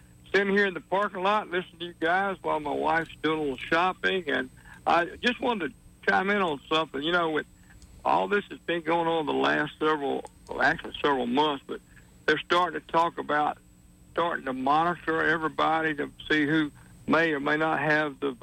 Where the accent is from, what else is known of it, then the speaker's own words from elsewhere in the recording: Eclectic, Alabama, United States; Well, no, we're actually from Eclectic.